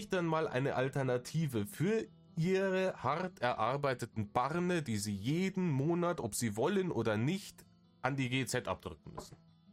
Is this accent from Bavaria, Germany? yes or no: yes; Bavaria, Germany; aber bei uns in Bayern ist bombastisches Wetter angesagt für dieses Wochenende.